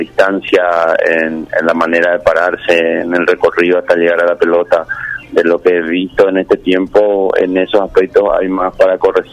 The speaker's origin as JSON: {"language": "Spanish", "country": "Paraguay", "tie": "born or raised there", "first_language": "Guarani", "second_language": "Spanish"}